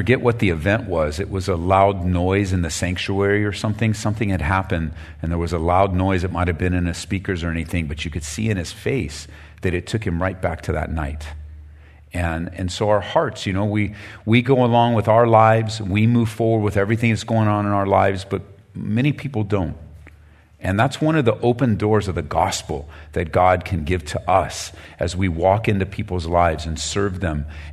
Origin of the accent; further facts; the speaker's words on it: Downey, California, United States; now in Colorado, United States; I have been in Colorado for the last 18 years. We moved from Southern California. We grew up just outside of Downey.